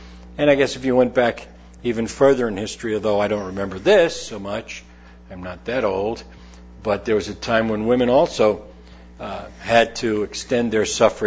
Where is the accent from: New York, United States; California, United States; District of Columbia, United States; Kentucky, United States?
New York, United States; Growing up in New York, I was exposed to other individuals from many different ethnic backgrounds